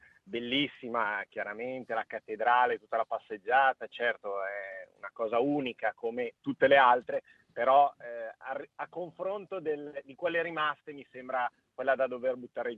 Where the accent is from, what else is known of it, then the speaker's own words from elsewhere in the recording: Milan, Lombardy, Italy; Io sono di Milano